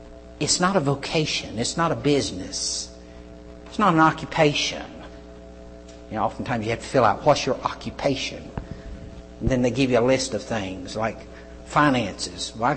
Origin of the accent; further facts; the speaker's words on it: South Carolina, United States; accent: twangy; I'm from South Carolina, I know I got that twangy accent, but I don't hear that twangy accent.